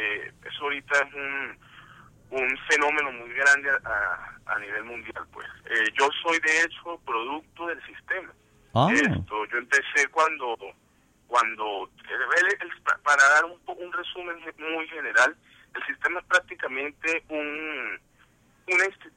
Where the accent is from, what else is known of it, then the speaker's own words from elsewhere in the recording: Venezuela; moved away as an adult; also born or lived in Cambridge / Wales; now in United States; yo no me vine directamente de Venezuela a Bard. Yo me vine cuando yo salí de high school en Venezuela. Yo salí a Cambridge, en Inglaterra, y estuve un año allá, y después de ahí me fui a Gales por 2 años más.